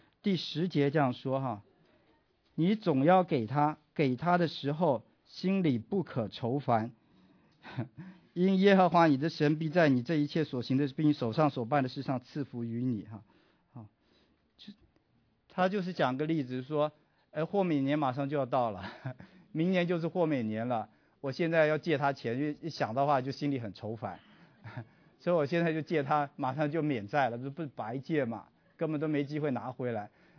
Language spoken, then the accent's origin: Chinese; China; 我们中国人古时候说有人穷到一个地步，他需要说卖身为奴哈